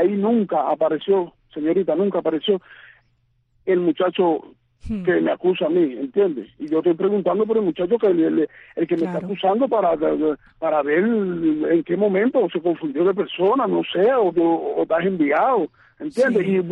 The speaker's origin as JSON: {"language": "Spanish", "country": "Cuba"}